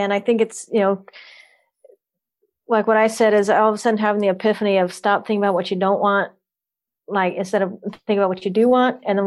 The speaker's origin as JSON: {"language": "English", "region": "Louisiana", "country": "United States", "also_born_or_lived": "Florida", "lives_now": "Texas, United States", "said": "I'm actually from all over the South. I'm from Louisiana, moved around a lot, went to college in Florida, lived in Florida for a while. Now I'm in Texas because of my husband."}